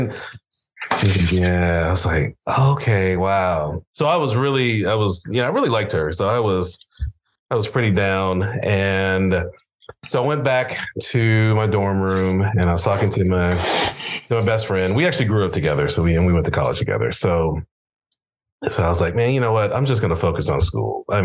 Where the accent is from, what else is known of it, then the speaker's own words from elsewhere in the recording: Ohio, United States; I'm originally from Ohio.